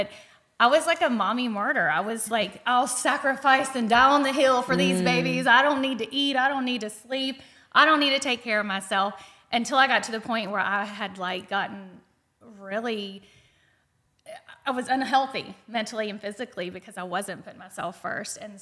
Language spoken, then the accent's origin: English; Thomasville, North Carolina, United States; So I'm from Thomasville, North Carolina, a little small town north of Charlotte.